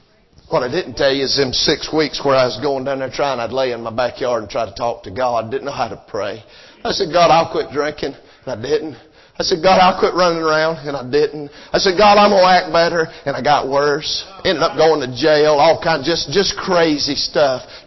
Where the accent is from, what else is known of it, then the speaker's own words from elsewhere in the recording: Abbeville, United States; Now, I'm from Abbeville, and you gotta be within slapping distance to kick dust on somebody.